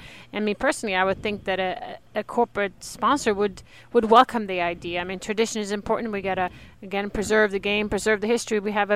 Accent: Sweden; You know, growing up in Sweden and looking at the Hall of Fame

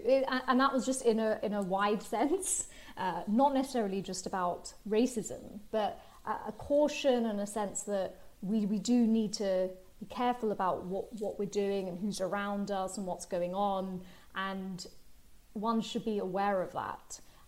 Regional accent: United Kingdom; born and bred in Britain, very kind of proud to be British, very proud to be Indian.

